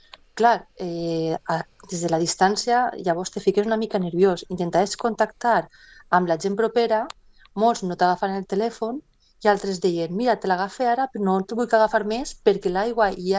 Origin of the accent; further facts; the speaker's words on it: Utiel, Valencian Community, Spain; al meu poble, a Utiel